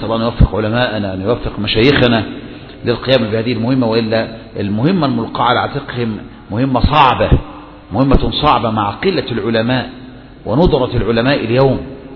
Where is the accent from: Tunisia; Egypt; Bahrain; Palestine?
Egypt; الفتنة عندنا في مصر